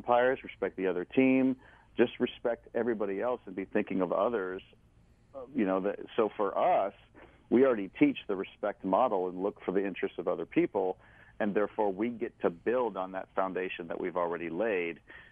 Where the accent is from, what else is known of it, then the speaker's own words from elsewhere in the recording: Chicago, Illinois, United States; because I grew up in the Chicago area